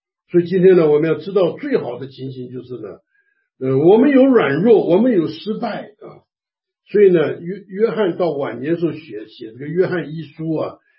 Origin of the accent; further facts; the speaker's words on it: China; 就像我们中国人为着面子的问题啊，看见别人都卖了来奉献